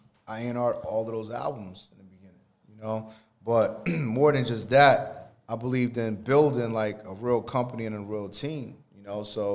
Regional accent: Atlanta, Georgia, United States; Like I'm from Atlanta, I go to Magic City, like nobody's checking for me.

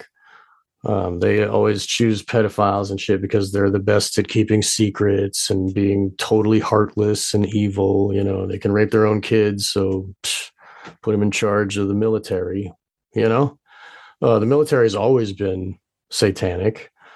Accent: Massachusetts, United States; I'm from Massachusetts.

